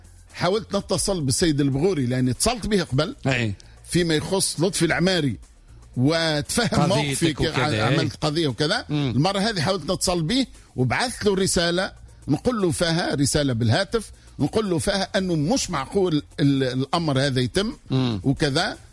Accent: Sousse, Sousse Governorate, Tunisia; أنا من سوسة

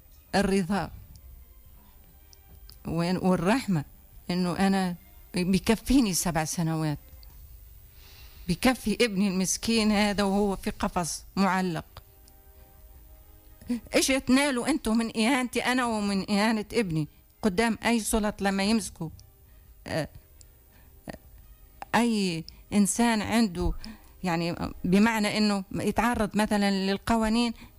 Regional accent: Tunisia; أنا سيدة تونسية،

